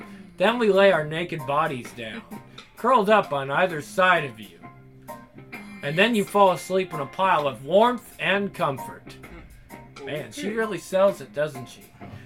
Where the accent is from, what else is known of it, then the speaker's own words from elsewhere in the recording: Alabama, United States; Well, I'm from Alabama, and I'm offended, Grim.